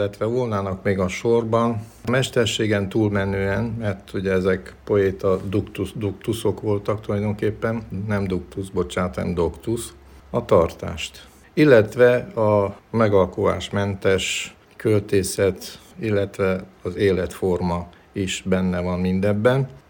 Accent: Târgu Mureș, Mureș County, Romania; also born or lived in Aiud; nagyanyeden születtem, nagyon korán elkerültem onnan. Marosvásárhelyi vagyok, gyakorlatilag orvos, és írogatok verseket.

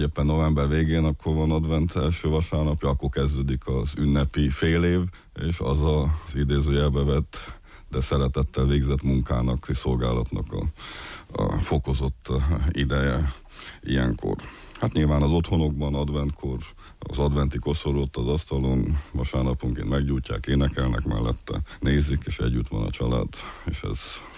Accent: Transylvania, Romania; Mint erdélyi magyar azt mondtam, hogy Gyergyószent Miklósról

